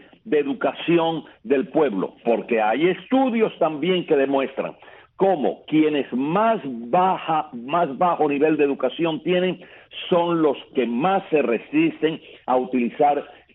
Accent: Cuba; Yo tengo que hablar como cubano

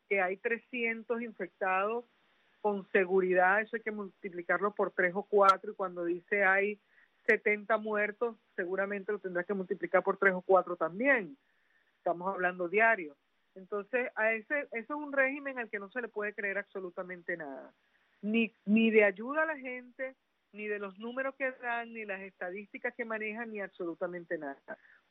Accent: Venezuela; porque uno como venezolano en el exterior que no se ha despegado nunca de su país

